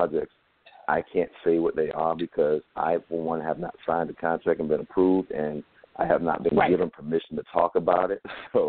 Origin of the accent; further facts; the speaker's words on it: Chicago, Illinois, United States; Yeah, in Chicago, my hometown.